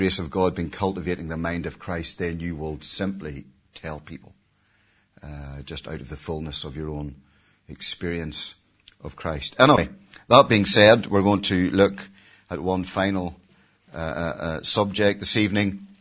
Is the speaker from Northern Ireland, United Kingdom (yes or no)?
yes; Ballymena, Northern Ireland, United Kingdom; which I'm sure people from Lisburn are the same as those from Ballymena. We don't like to spend too much if we can.